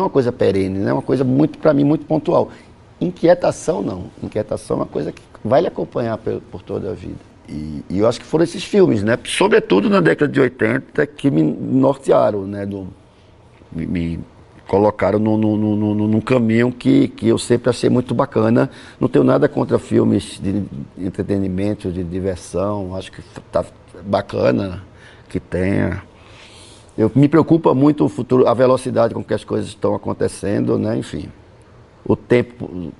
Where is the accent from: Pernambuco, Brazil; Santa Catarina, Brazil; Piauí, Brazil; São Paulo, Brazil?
Pernambuco, Brazil; born there; para Casa Amarela, que é o bairro onde eu nasci